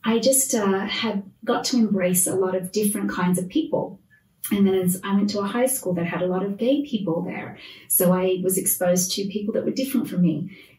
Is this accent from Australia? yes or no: yes; Australia; now in United States; growing up in Australia, I've said this to you before